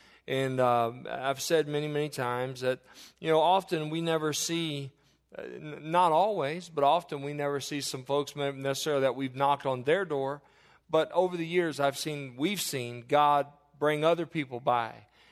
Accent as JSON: {"language": "English", "region": "Kentucky", "country": "United States", "tie": "born or raised there", "said": "growing up in Northern Kentucky there, we were not too far from downtown Cincinnati."}